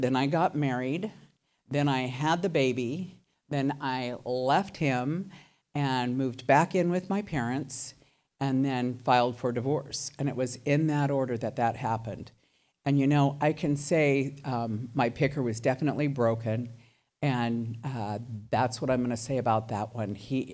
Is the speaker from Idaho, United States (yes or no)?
no; Fairfield, California, United States; born there; I was born in California, a town called Fairfield. It's in between Sacramento and San Francisco.